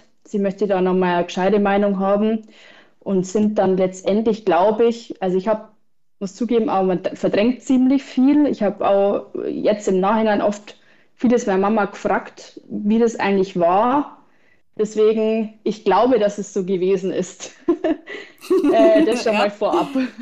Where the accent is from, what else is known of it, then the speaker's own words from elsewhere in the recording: Bavaria, Germany; ich bin 28 Jahre und komme aus Bayern, also in der Nähe von Augsburg, so Augsburg-Ingolstadt in der Mitte ungefähr